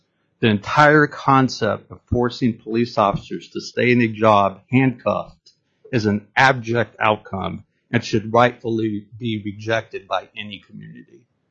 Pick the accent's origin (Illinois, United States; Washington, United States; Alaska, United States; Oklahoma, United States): Alaska, United States; Anchorage; I'm from Anchorage, Alaska.